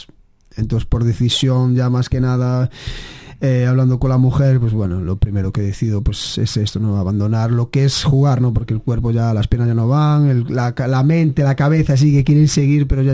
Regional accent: Barallobre, Galicia, Spain; bueno, yo soy de Barallobre, o de la Ribera

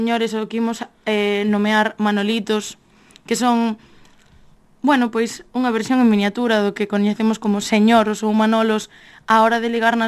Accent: Fene, Galicia, Spain; Somos de Fene. Esta vila veunos nacer, medrar e convertirmonos nas mulleres que somos hoxendía.

